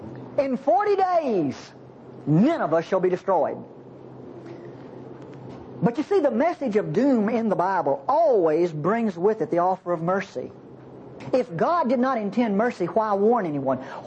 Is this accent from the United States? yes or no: yes; Eupora, Mississippi, United States; born there; I was born in Eupora, Mississippi.